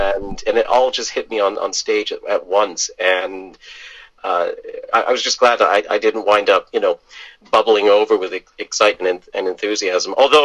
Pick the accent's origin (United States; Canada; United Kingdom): United Kingdom; Scotland; I'm originally from Scotland, my accent came out, you know, a little bit